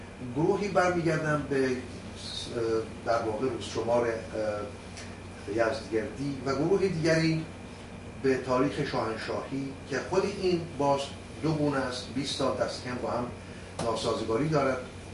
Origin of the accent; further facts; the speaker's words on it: Iran; now in Australia; 7 سال پس از این که من از ایران بیرون آمدم به استرالیا